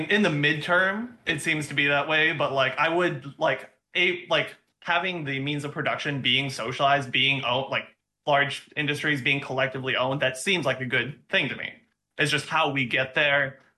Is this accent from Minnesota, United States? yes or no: yes; Minnesota, United States; And I'm also originally from Minnesota